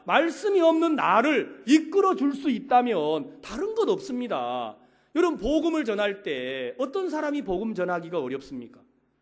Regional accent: South Korea; now in Paraguay; 저는 한국에서 왔습니다.

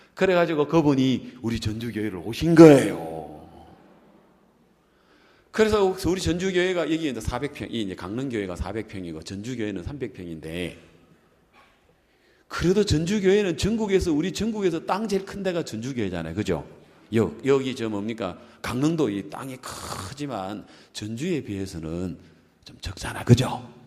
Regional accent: Gyeongsang, South Korea; accent: Gyeongsang dialect; 내가 경상도 사람인데 경상말 사투리 써가지고 전라도 가서 밥 얻어먹겠나

